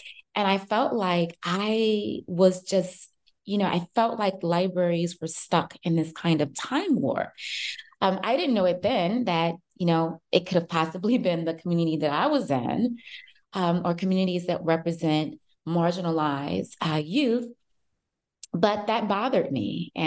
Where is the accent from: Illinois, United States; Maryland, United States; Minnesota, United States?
Illinois, United States; Chicago; So I live in Chicago. I grew up in Chicago. And I grew up, something that I talk about often is the fact that I grew up in a very impoverished community.